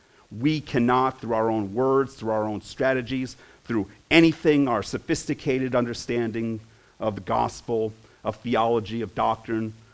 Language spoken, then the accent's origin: English; United States; I am an American. I've been raised in America. America is highly individualistic.